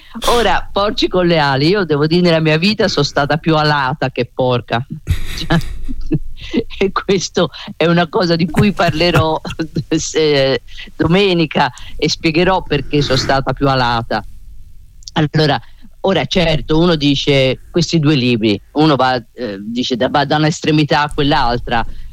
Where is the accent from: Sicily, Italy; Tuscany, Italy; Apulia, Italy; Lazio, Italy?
Tuscany, Italy; Scandicci; sono nata a Scandicci, quindi ho vissuto la mia infanzia, la mia adolescenza a Scandicci